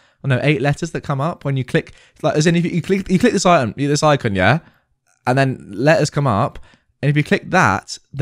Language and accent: English; Germany; If you haven't guessed by now, I am from Germany and my mum lived in the GDR.